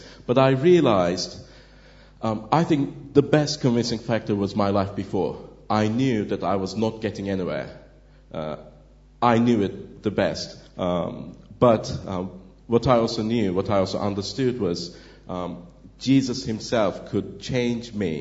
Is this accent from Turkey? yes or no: yes; Turkey; now in Cardiff, United Kingdom; I'm from Turkey.